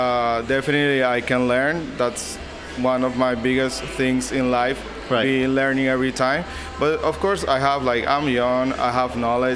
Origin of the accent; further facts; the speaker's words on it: Venezuela; moved away as an adult; now in Miami, United States; I'm originally from Venezuela. And what I'm doing right now is just working at the hospitality industry. I just moved here to United States like 2 years ago. I'm new in Miami